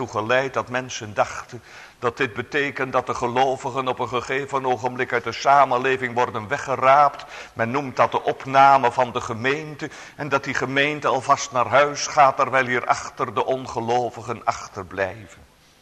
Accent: Elburg, Gelderland, Netherlands; Ik denk dan voor mezelf altijd maar aan het beeld dat ik mij vanuit mijn kinderjaren herinner dat we in Elburg een nieuwe burgemeester kregen.

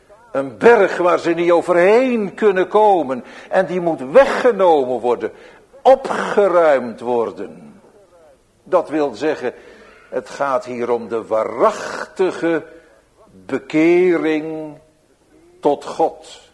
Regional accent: Rotterdam, South Holland, Netherlands; born there; Ik had het over Rotterdam en ik heb dat alles meer gezegd in mijn geboortestad.

